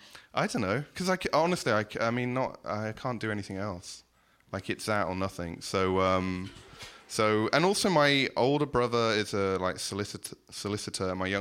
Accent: England, United Kingdom; I grew up in England

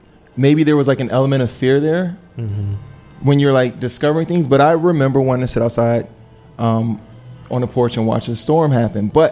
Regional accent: Miami, Florida, United States; Another thing I'm thinking, I grew up in Miami, so we get hurricanes coming through all the time.

